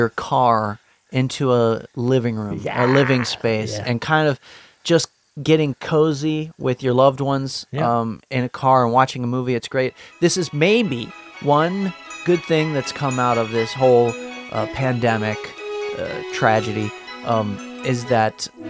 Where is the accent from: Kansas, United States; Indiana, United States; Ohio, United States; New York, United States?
Ohio, United States; Steubenville; I grew up in Steubenville, Ohio. On the outskirts of town in Wintersville, there was this drive-in theater.